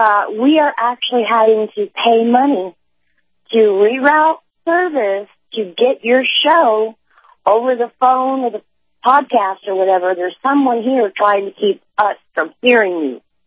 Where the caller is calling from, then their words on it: San Antonio, Texas, United States; in San Antonio.